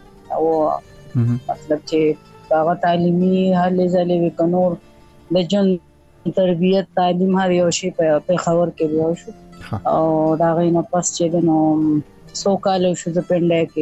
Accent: Charsadda, Khyber Pakhtunkhwa, Pakistan; پختو خپل مورنۍ ژبې ته دی. او کلی مې چې دی پیدایش مې چارسده ده

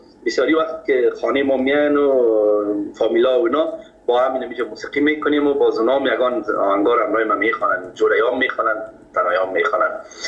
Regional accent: Kabul, Afghanistan; در فامیل که ما بزرگ شدیم، ما از مردم خود کابل هستیم، از شهر کونه کابل،

